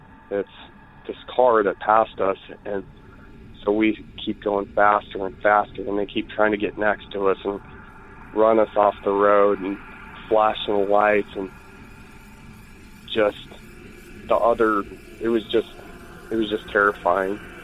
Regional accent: Iowa, United States; I'm from Iowa.

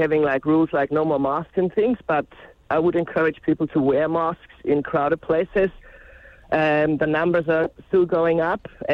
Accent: Germany; I'm from Germany originally

